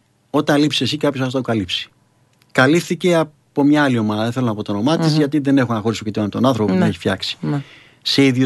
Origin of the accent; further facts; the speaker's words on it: Athens, Attica, Greece; είμαι από τον Κολονό, τη γενέτρια του Σοφοκλή.